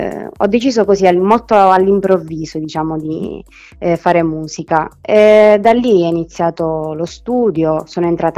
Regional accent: Montemaggiore Belsito, Sicily, Italy; Il mio paese si chiama Montemaggiore Belsito, in provincia di Palermo, ed è comunque un paesino davvero piccolo di 3.000 abitanti ed è circondato da paesaggi bellissimi

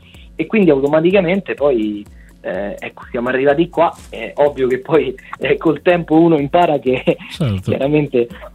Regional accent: Rome, Lazio, Italy; Io sono di Roma, quindi nel territorio laziale abbiamo fatto dei live

